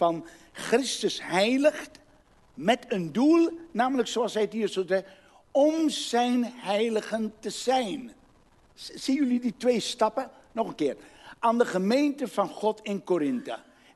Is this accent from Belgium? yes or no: no; Suriname; now in Netherlands; Ik kwam laatst in Amsterdam, kwam ik vrienden tegen met wie ik vroeger in Suriname, waar ik vandaan kom, heel veel dingen gedaan hebben.